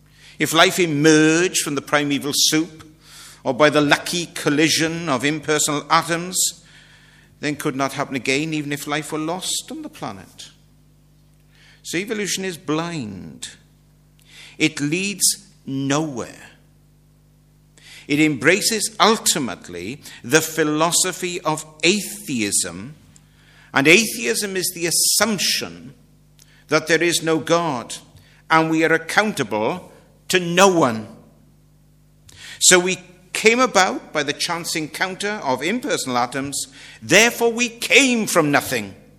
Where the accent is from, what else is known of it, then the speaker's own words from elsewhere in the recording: Maesteg, Wales, United Kingdom; And I come from Maesteg, in case you'd forgotten that. Maesteg's in South Wales. You'll never guess it from my accent, of course.